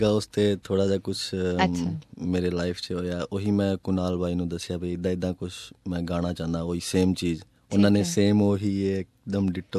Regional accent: Rajasthan, India; first language Rajasthani; Punjabi is a second language; now in Australia; ਉਦਾਂ ਤਾਂ ਮੈਂ ਰਾਜਸਥਾਨ ਤੋਂ ਬਿਲੋਂਗ ਕਰਦਾ, ਮੇਰੀ ਲੈਂਗੁਏਜ ਵੀ ਰਾਜਸਥਾਨੀ ਹੈਗੀ ਹੈ

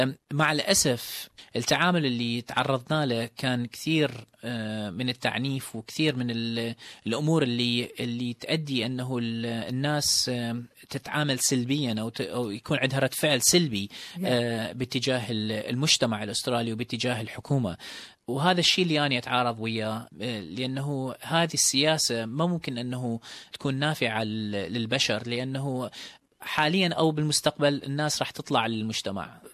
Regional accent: Iraq; إلي ذكريات طفولتي بالعراق

